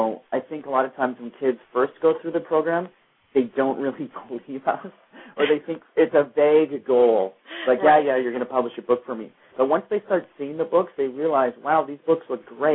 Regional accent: Canada; when I was a kid growing up in a small rural town, and it's probably much, I grew up in Canada, but it's much the same in the U.S.

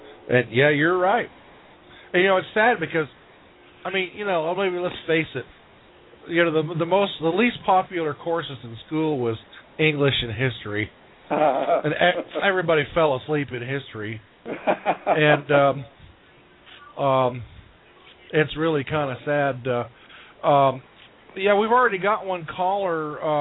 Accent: California, United States; I grew up in Orange County.

